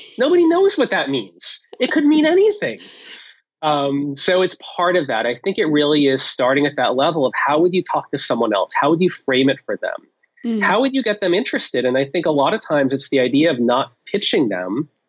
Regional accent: New Jersey, United States; Sorry, I'm from New Jersey, America.

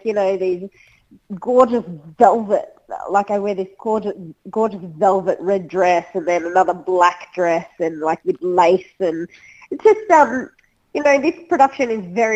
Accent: Melbourne, Victoria, Australia; And, Melbourne is my hometown. So to come back to Melbourne.

